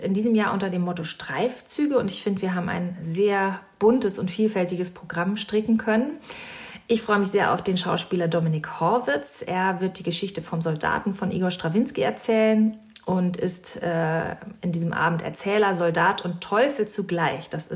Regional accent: Schleswig-Holstein, Germany; ich bin in der Region aufgewachsen und habe selbst auch schon früher in der Rellinger Kirche gespielt und gesungen.

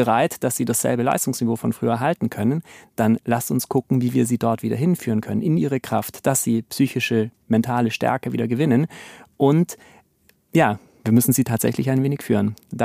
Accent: Bavaria, Germany; Was mache ich als Allgäuer, wenn ich mit kleinen Kindern auf den Berg gehe?

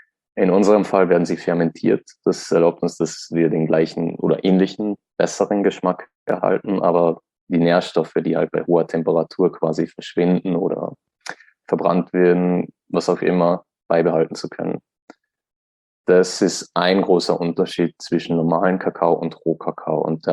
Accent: Austria; also ich komme aus Österreich

